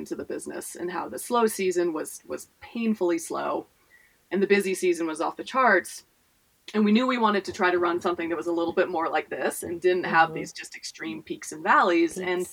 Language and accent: English; West Coast, United States; I'm from the West Coast, Jen's is from the East Coast. We moved to a small kind of conservative community.